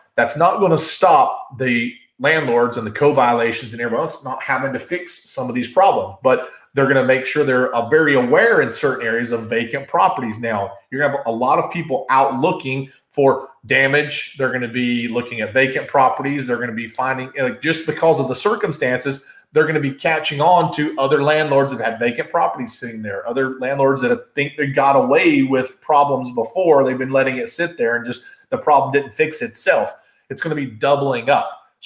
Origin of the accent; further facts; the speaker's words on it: North Carolina, United States; So let's just talk about North Carolina, my home state. I love North Carolina.